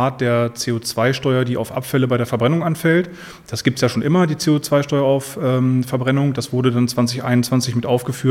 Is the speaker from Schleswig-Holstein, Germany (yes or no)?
no; Hildesheim, Lower Saxony, Germany; bin 36 Jahre alt, komme aus Hildesheim, gebürtiger Hildesheimer